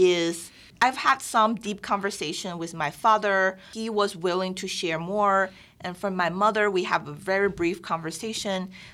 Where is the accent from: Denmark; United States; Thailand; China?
China; English is a second language; So my hometown, I would describe it as very like industrial because mm-hmm. of the railway and the transportation.